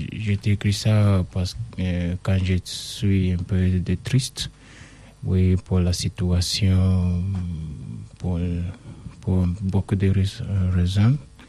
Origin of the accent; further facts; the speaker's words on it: Niger; now in France; Je suis Nigérien. Oui, c'est Nigérien.